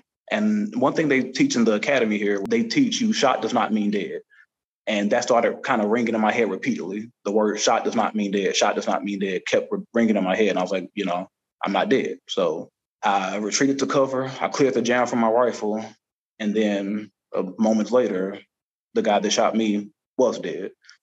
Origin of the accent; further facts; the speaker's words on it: Tennessee, United States; also born or lived in Virginia; I was born in Virginia, raised in Tennessee. 31 years old, married.